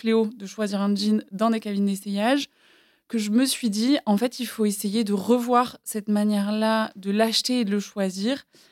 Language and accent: French; Toulouse, Occitanie, France; now in Paris, France; J'ai grandi à Toulouse.